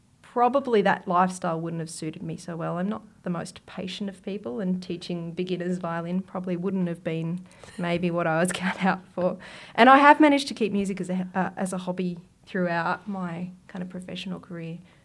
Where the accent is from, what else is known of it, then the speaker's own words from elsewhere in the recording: Wollongong, New South Wales, Australia; I grew up just outside of Wollongong in New South Wales as the eldest of three girls, and I had a really happy childhood close to the beach with a really close-knit family.